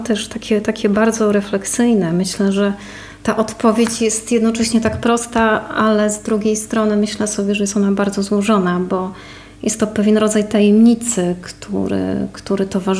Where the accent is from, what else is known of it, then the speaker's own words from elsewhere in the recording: Warmian-Masurian Voivodeship, Poland; born there; urodziłam się tu na Warmii i jest to moja taka mała ojczyzna, która towarzyszy mi w tej mojej podróży nieustannie.